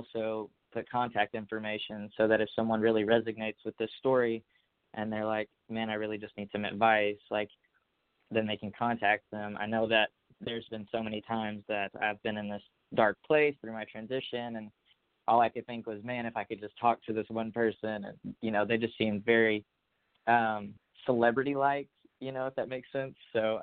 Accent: Louisiana, United States; now in Tennessee, United States; so I'm 24 years old. I live in Tennessee, so, you know, in the middle of the Bible Belt. But I'm originally from Louisiana

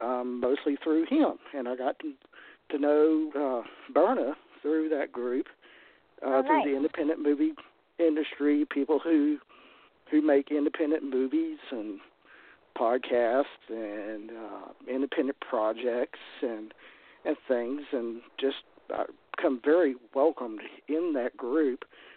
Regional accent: North Carolina, United States; now in South; But originally I'm from the Triad area of North Carolina.

